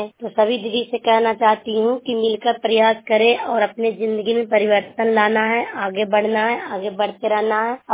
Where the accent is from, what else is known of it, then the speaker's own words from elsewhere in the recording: Chirogaon, Bihar, India; मैं हरनौत ब्लॉक चिड़ोगांव जिला नालंदा के रहने वाली हूँ